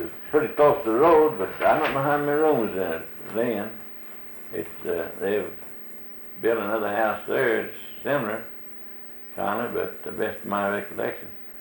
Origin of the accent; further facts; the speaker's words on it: Leesburg, United States; born there; I was born down in Leesburg in this district in a house right along the road down there, and it's not the same house now that it was when I was born in, but they built a new one there.